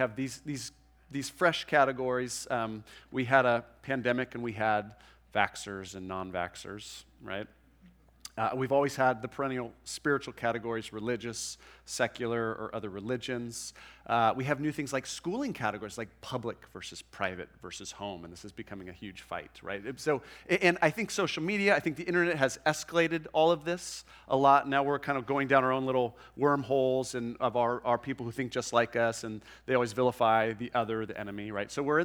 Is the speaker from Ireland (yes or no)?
no; United States; but as an American, it feels like we have more and more enemies.